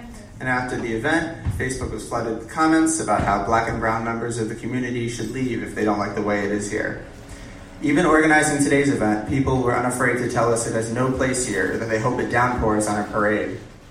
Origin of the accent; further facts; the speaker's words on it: Cairo, Illinois, United States; I was born and raised right here in Cairo